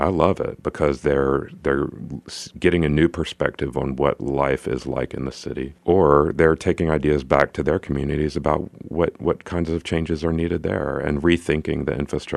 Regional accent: Chamblee, Georgia, United States; My parents moved to Chamblee from Louisiana to take advantage of the booming economy that was being built in the 1970s

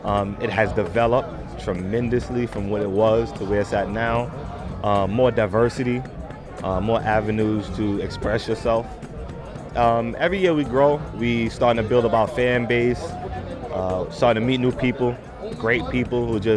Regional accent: Brooklyn, New York, United States; We're from Brooklyn, New York, so it was snowing when we left.

